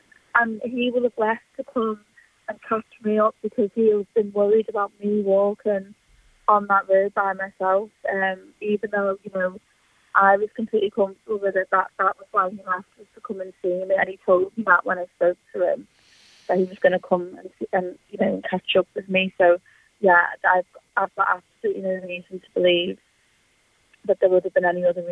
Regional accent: Liverpool, North West England, United Kingdom; No, I'm from Liverpool.

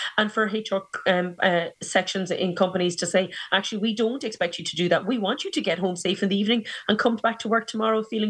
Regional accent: Munster, Ireland; I'm from South Tipperary, right? So I'm from a rural part of the country.

